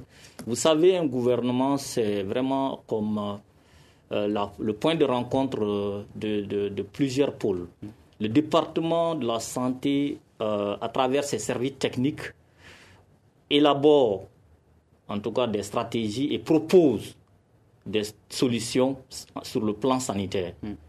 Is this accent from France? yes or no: no; Mali; Je suis malien comme vous.